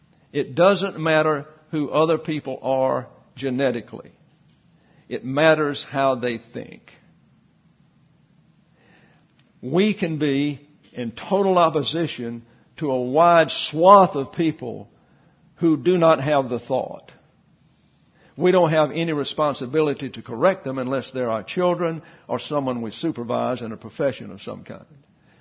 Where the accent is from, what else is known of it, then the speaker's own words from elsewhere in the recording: the South, United States; I came from the South, and there may be five Catholics I knew in my entire life.